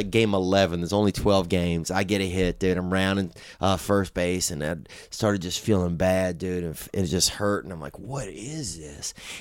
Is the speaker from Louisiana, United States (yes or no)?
yes; Louisiana, United States; Louisiana.